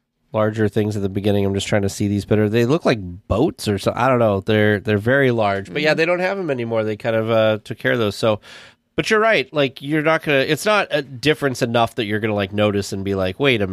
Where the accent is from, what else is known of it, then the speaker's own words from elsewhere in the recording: California, United States; So it's interesting because obviously I grew up in California and we weren't used to getting crazy amounts of rain.